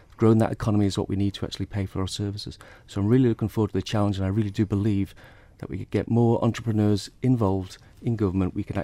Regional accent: Laxey, Isle of Man; Yes, I'm Manx, and I've been living in Douglas for the past 17 years, right in the heart of the constituency, and I was raised in Laxey, and I've had my own business for 23 years

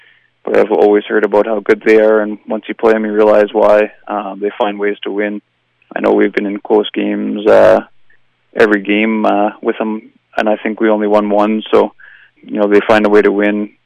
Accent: Hay Lakes, Alberta, Canada; also born or lived in Camrose, Canada; From Hay Lakes, small town just north of Camrose, and I played all my minor hockey in Camrose before going to Fort Mac for junior, and then back to Camrose for university.

